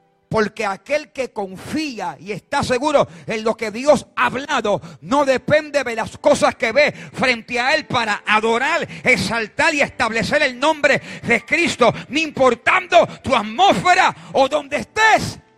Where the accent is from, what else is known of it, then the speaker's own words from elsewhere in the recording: Puerto Rico; Es lo que yo veo en mi país, en Puerto Rico.